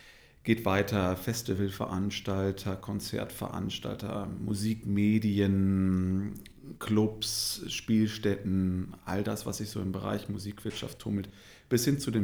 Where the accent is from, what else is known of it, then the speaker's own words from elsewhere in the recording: Rhineland, Germany; born there; moved away as an adult; now in Hamburg, Germany; Seit rund 15 Jahren bin ich in Hamburg, eigentlich gebürtiger Rheinländer.